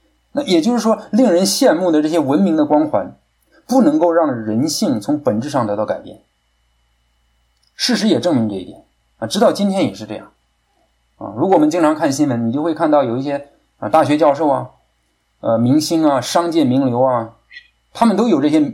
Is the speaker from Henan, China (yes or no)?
yes; Kaifeng, Henan, China; 我是在我们老家在河南河南开封我老家在河南开封一个开封县下面一个很普通的一个小村庄